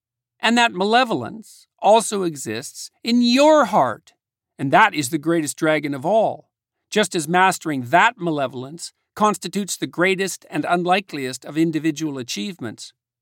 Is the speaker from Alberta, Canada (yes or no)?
yes; Fairview, Alberta, Canada; Being from northern Alberta, I do not share exactly the same view of nature, since up in my hometown of Fairview, nature was constantly conspiring to freeze its inhabitants to death for 6 months of the year